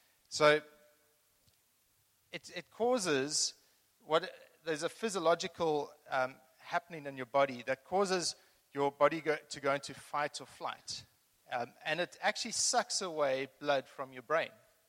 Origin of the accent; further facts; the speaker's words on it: Zimbabwe; I spent a long time in Zimbabwe. I'm actually from Zimbabwe, so a lot of it, Zimbabwe feels like home.